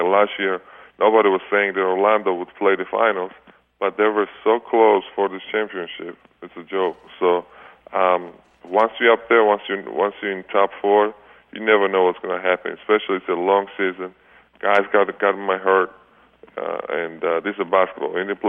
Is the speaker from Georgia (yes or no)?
yes; Georgia; English is a second language; now in United States; especially I'm from Georgia, Republic of Georgia, Europe, and soccer in Europe is huge.